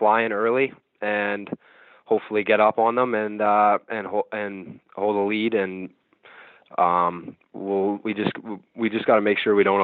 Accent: Oakville, Ontario, Canada; Growing up in Oakville, we play minor lacrosse every year.

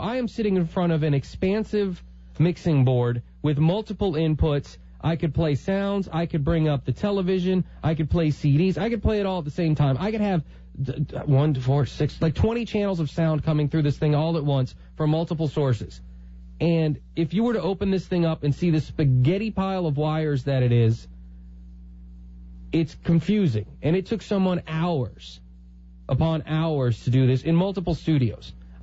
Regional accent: the South, United States; I'm from the South. I'm from the South.

